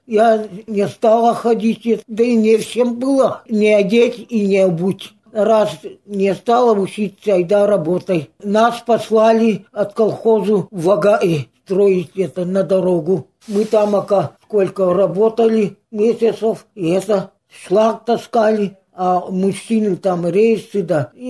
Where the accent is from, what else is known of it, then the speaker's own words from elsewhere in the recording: Kolysheva, Kemerovo Oblast, Russia; born there; Родилась в Колышевой.